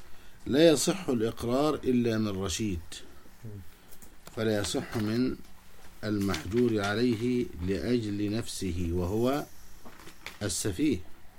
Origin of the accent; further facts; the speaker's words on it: Egypt; كثير خصوصا عندنا في مصر كثير يحصل هذا